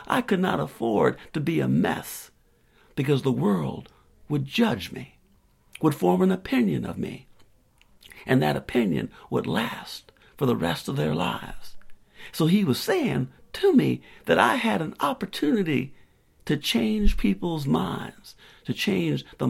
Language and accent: English; South Carolina, United States; I'm from South Carolina. And in South Carolina, you don't have very many opportunities to get on a big ship like